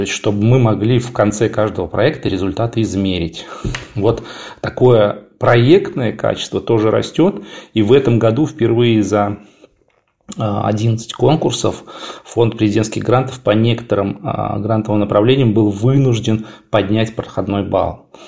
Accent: Saratov Oblast, Russia; Я сам из Саратовской области

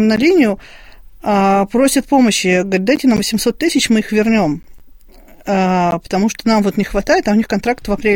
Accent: Kozelsk, Kaluga Oblast, Russia; born there; Я родилась в Козельске.

